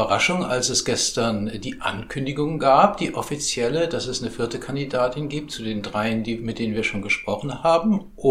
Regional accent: Hesse, Germany; born there; wo ich bin ja auch in Hessen geboren.

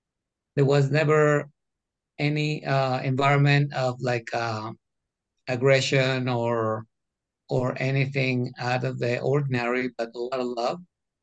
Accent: Mexico City, Mexico; English is a second language; I'm from Mexico City. I was born in the late 60s. I'm the only child from a single mom in the 60s

